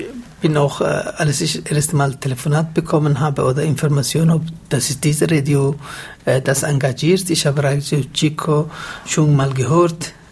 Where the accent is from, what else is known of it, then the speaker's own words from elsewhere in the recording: Somalia; German is a second language; ich komme aus Südsomalien oder Somalien, ein Ort, wo Jahrzehnte Bürgerkrieg geherrscht hat.